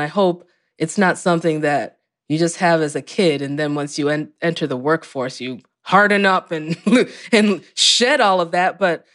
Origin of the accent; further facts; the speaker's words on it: United States; And I'm saying this as an American.